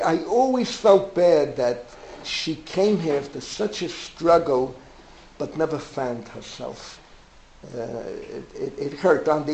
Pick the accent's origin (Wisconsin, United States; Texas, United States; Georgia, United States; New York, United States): New York, United States; Queens; I'm from Queens, I'm speaking, and I pulled it off, you know, Baruch Hashem, Queens, this, that.